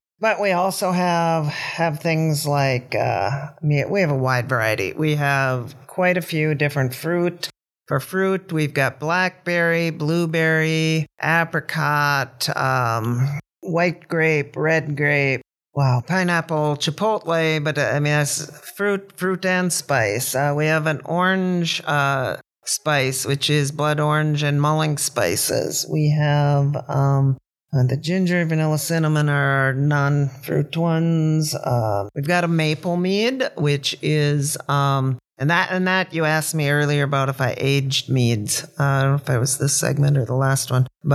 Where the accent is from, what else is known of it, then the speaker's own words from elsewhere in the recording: North Dakota, United States; Both my husband and I grew up in North Dakota. We have, I guess we both maybe had thoughts of moving away from North Dakota, but we never have.